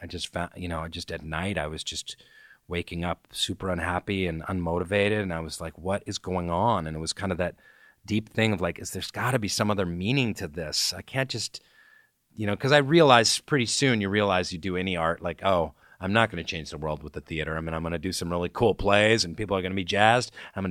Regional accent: Seattle, Washington, United States; moved away as an adult; now in New York City, United States; My parents are kind of hippie bohemian types in Seattle. And then when I went to New York City, I was 20 years old.

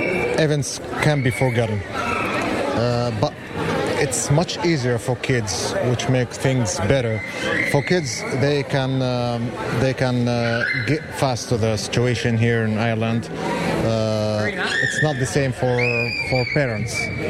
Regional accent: Mariupol, Donetsk Oblast, Ukraine; I'm from Mariupol city.

